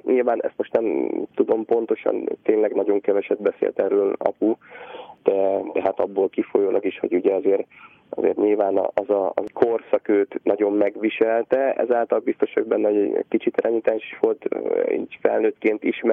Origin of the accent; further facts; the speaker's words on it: Zánka, Veszprém County, Hungary; also born or lived in Tapolca; Mikor én felnőttem, én 83-ban születtem Tapolcán, és Zánkán gyerekeskedtem